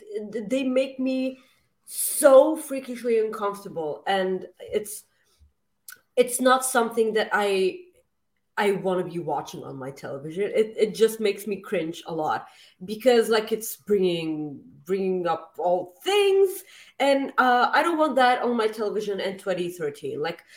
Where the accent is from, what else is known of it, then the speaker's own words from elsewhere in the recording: Winnipeg, Manitoba, Canada; I'm from Winnipeg.